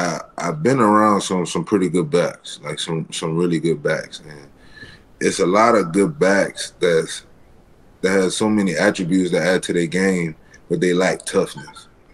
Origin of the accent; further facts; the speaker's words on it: New Orleans, Louisiana, United States; Man, so I told you I'm from New Orleans.